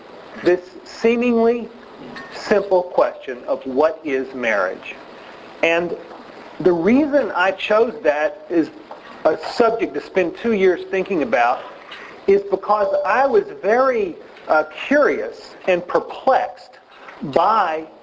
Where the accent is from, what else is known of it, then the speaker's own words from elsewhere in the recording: New York, United States; Here's one from a judge in my home state of New York